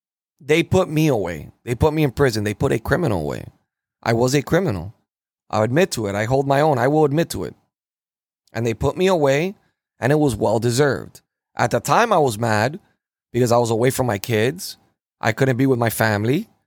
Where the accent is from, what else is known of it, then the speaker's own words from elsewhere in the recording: United States; born there; I look at myself like I'm privileged because I was born in this country and I'm an American.